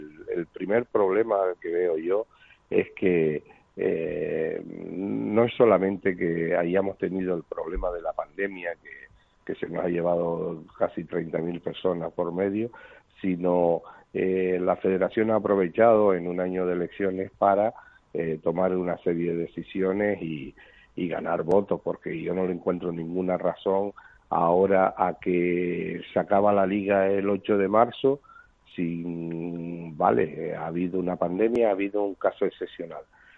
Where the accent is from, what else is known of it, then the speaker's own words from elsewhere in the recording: Canary Islands, Spain; somos las Islas Canarias y que tenemos pocos votos